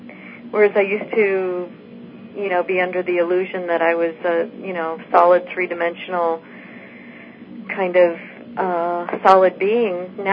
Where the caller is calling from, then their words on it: Mariposa, California, United States; I'm calling from Mariposa, California.